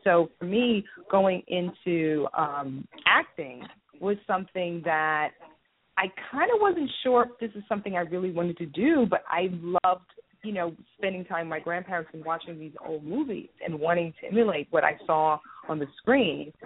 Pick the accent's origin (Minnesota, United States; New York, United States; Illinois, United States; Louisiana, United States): New York, United States; New York City; born there; Well, I was born in New York City, and I've always had an interest in television, film.